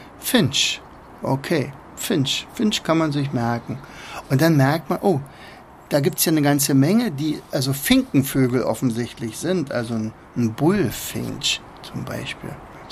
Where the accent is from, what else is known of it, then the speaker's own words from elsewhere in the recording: East Germany, Germany; weil ich komme aus der DDR und da hatten wir halt, da sind wir halt nicht in Länder gefahren, in denen Englisch gesprochen wurde.